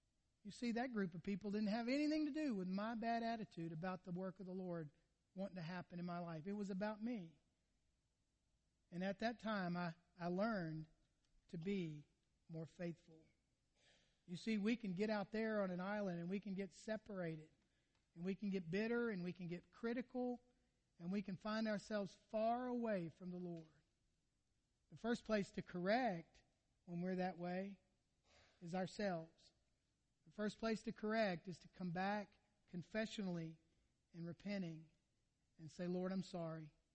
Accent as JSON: {"language": "English", "town": "Mandeville", "region": "Louisiana", "country": "United States", "said": "I'm from Mandeville."}